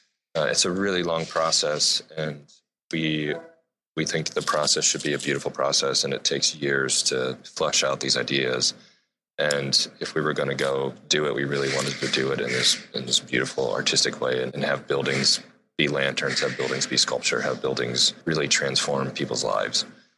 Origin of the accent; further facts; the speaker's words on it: Ohio, United States; now in Seattle, United States; And for me, growing up in Ohio, and Jonathan grew up in Ohio as well, so we didn't have mountains and water, really. So when we came out here to Seattle, we just kind of were blown away by the natural beauty that's here.